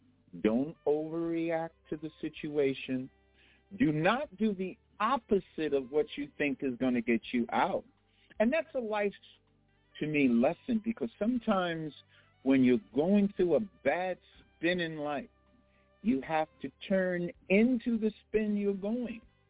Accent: New York, United States; also born or lived in Las Vegas, Nevada; I'm coming from Las Vegas, Nevada, and I'm originally from New York.

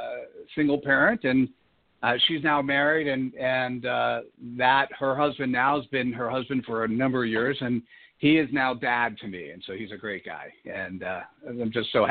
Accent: East Coast, United States; now in Silicon Valley, United States; I grew up on the East Coast, currently live in California, so I'm in Silicon Valley, about 2 miles out of the new spaceship that Apple is building in Cupertino.

